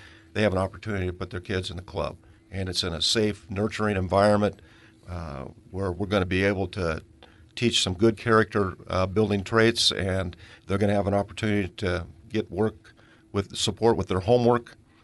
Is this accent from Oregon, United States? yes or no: yes; Coquille, Oregon, United States; also born or lived in Myrtle Point; Well, you know, I'm a South Coast guy.